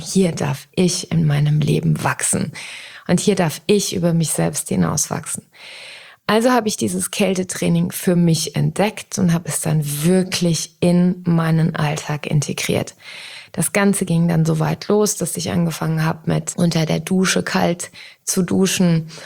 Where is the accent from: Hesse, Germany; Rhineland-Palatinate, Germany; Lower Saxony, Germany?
Hesse, Germany; bei uns in Hessen sagt man auch mal Butter bei die Fische, ne?